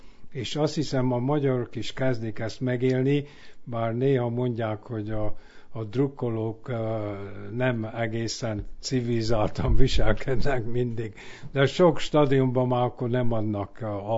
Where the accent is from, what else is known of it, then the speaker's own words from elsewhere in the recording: Austria; now in United States; Ahol én felnőttem, még Ausztriában is minden falunak volt csapata